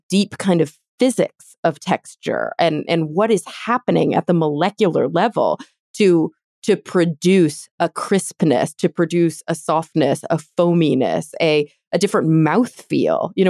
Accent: Texas, United States; So I grew up in Texas, mm-hmm. and I didn't think I liked green beans when I was a kid, because I was used to a very Texas way of cooking green beans

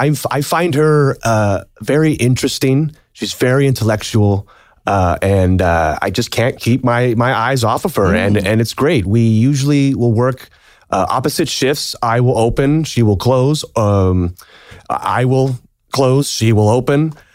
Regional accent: Rancho Cucamonga, California, United States; also born or lived in Burbank; now in Sherman Oaks, United States; Born and raised in California. I was born in Burbank. I lived in Rancho Cucamonga all my life.

